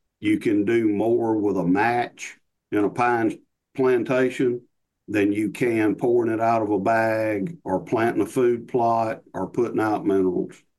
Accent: United States; Growing up in Choctaw County, when I was a kid, there wasn't any deer.

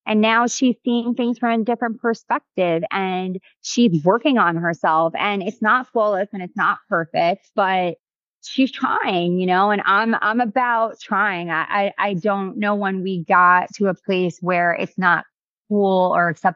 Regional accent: Long Island, New York, United States; I'm from Long Island.

